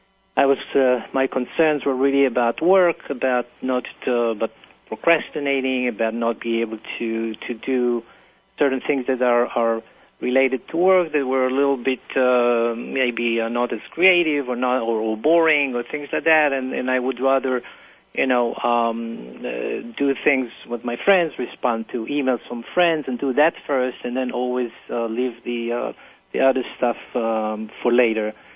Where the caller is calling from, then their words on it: Teaneck, New Jersey, United States; I'm from Teaneck, New Jersey.